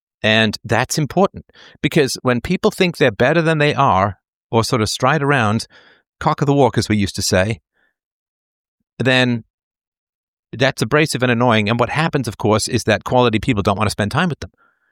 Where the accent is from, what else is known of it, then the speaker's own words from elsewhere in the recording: England, United Kingdom; so I grew up in England